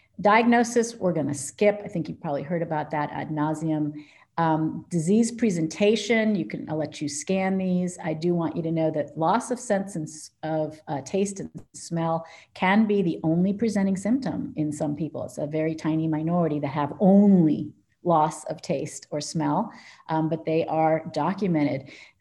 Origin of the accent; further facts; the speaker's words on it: Haiti; I took hydroxychloroquine all the time as a child growing up in Haiti for malaria prophylaxis.